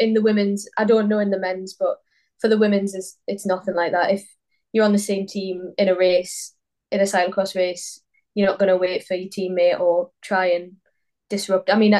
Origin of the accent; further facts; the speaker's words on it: United Kingdom; But I'm British